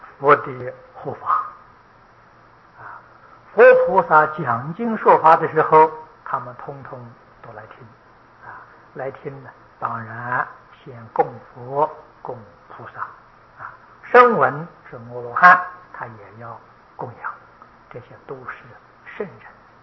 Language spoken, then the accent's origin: Chinese; China; 我们中国人常常称它做玉皇大帝